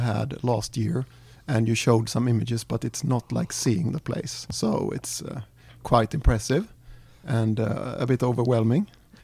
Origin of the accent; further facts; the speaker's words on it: South Sweden, Sweden; Well, I'm 53 years old, and I'm from Sweden, and I don't know if you know the geography, but I'm from the south. I grew up there, and I became a Christian when I was 16 years old.